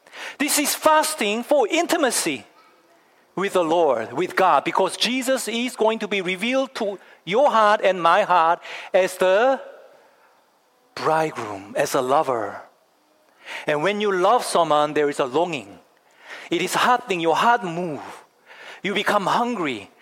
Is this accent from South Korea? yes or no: yes; South Korea; I used to have a patch here when I was growing up in Korea